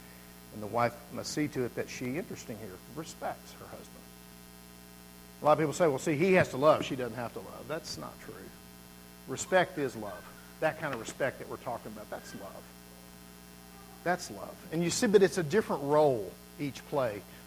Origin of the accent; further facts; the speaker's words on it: Southern United States, United States; I'm from the South. That's what we do, okay?